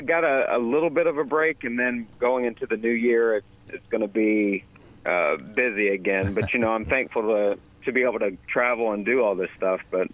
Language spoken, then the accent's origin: English; Georgia, United States; So, I was born and mostly raised here in Georgia.